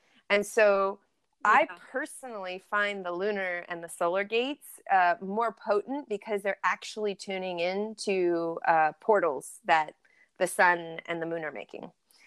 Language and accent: English; Hawaii, United States; now in Ojai, United States; I grew up in Hawaii, so we didn't have a lot of the seasonal differences that people have in like Wisconsin, for example.